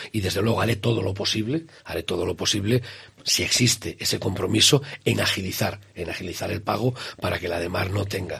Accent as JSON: {"language": "Spanish", "region": "Castile and León", "country": "Spain", "said": "vengo de una comarca del Bierzo"}